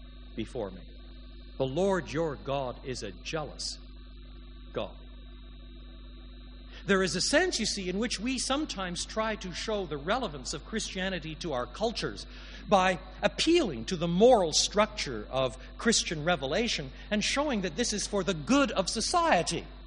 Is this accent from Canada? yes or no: yes; Montreal, Quebec, Canada; in Montreal, which was the city where I was brought up. I'm a Canadian.